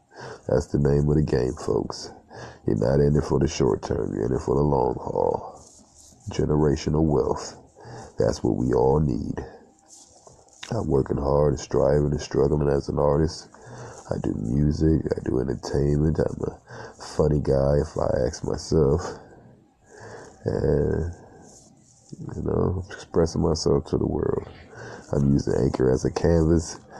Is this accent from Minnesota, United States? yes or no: no; Cleveland, Ohio, United States; born there; now in Columbus, United States; I was born in Ohio, Cleveland. I currently stay in Columbus, Ohio.